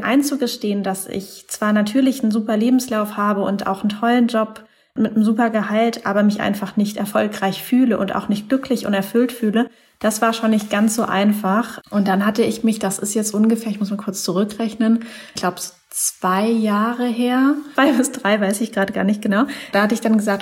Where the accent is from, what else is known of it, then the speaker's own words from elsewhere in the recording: Mannheim, Baden-Württemberg, Germany; Ich komme ursprünglich aus Mannheim.